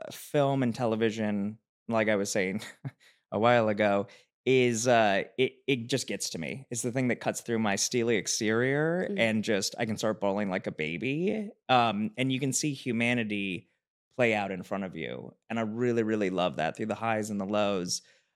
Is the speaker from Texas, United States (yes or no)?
no; Los Angeles, California, United States; I grew up in Los Angeles, and so everybody I knew was the child of somebody